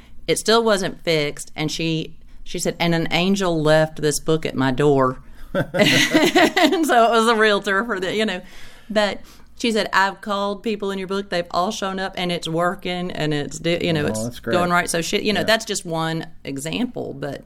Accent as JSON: {"language": "English", "region": "Alabama", "country": "United States", "said": "I am from Alabama"}